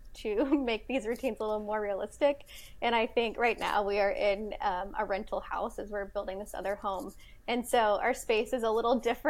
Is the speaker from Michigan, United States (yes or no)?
no; Indiana, United States; now in Nashville, United States; Yeah, so I am currently living a little south of Nashville, Tennessee. However, I was born and raised in Indiana